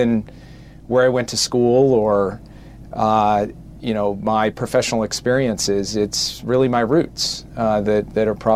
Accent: Minnesota, United States; Probably that I'm an Irish Catholic kid from the heartland. Grew up one of five kids. Caring deeply, even though I grew up in Minnesota

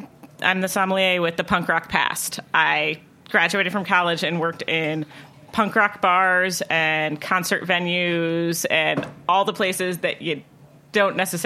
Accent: New Orleans, Louisiana, United States; I'd always loved food and wine, and growing up in New Orleans, if you went to a restaurant, you know, by the time I was 7 years old, if my parents ordered a bottle, my sister and I've got a glass.

